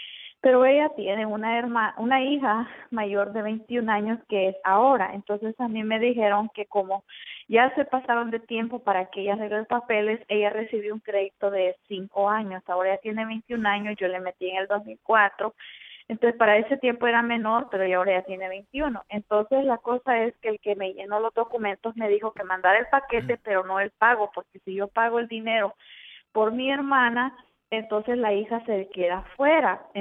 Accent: El Salvador; now in California, United States; Origen salvadoreño.

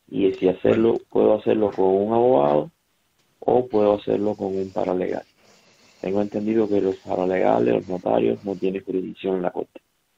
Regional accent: Cuba; moved away as an adult; now in Houston, United States; Soy cubano y entré a Estados Unidos con parol, un parol corto de una duración de unos 20 días.

